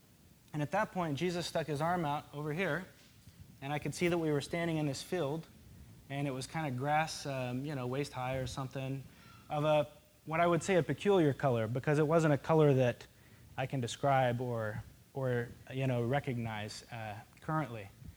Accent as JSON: {"language": "English", "region": "Arkansas", "country": "United States", "tie": "born or raised there", "said": "So, you know, I grew up in Arkansas, and I was just a regular kid."}